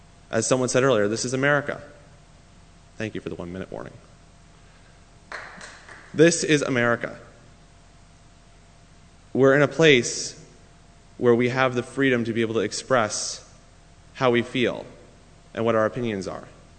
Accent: North Brunswick, New Jersey, United States; now in New Hampshire, United States; I'm originally from North Brunswick, New Jersey, a place I doubt any of you have ever heard of.

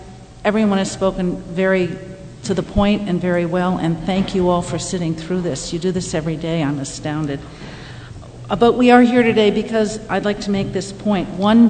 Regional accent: Alexandria, New Hampshire, United States; from Alexandria, New Hampshire

